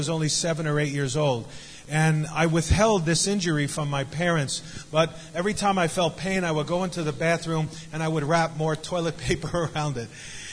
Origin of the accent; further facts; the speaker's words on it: New York City, New York, United States; I grew up in New York City, in New York. And I grew up in a place called Coney Island, right on the Atlantic Ocean.